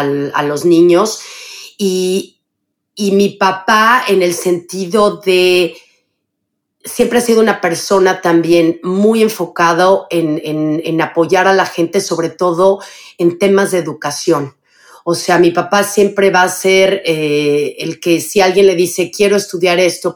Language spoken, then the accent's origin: Spanish; Mexico City, Mexico; Yo nací en la Ciudad de México y viví los primeros 25 años de mi vida en la Ciudad de México.